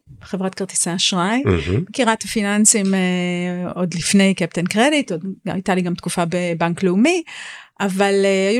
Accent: Rishon LeZion, Central District, Israel; כמו שלמדנו לפני רגע, גדלנו באותו מקום, בראשון לציון.

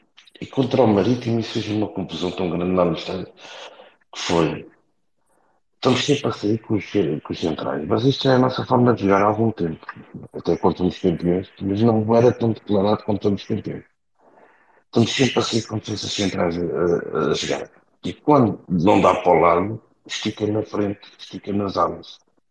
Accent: Portugal; Custa dizer isto, porque somos portugueses, mas a verdade é esta.

